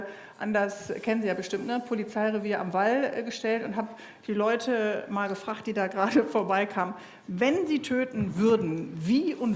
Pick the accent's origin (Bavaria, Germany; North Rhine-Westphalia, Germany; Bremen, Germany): Bremen, Germany; born there; now in Frankfurt, Germany; ich bin gebürtige Bremerin, aber heute bin ich aus Frankfurt angereist.